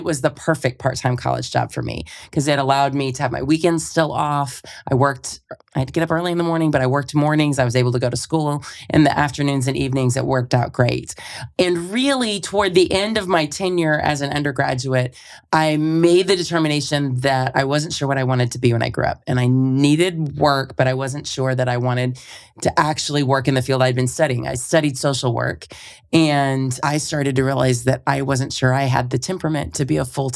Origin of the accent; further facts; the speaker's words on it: Austin, Texas, United States; So I grew up here in Austin, and I was a pool rat my whole youth.